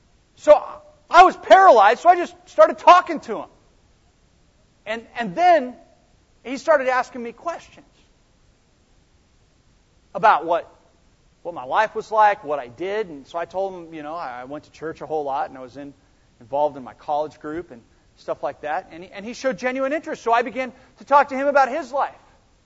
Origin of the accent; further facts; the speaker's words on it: Laguna Hills, California, United States; I grew up down in Laguna Hills, which is right next to a city called Laguna Beach